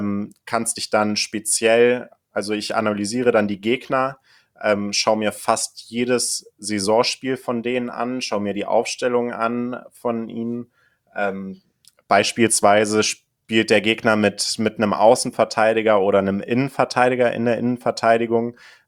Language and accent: German; Kassel, Hesse, Germany; Ich komme aus Kassel ursprünglich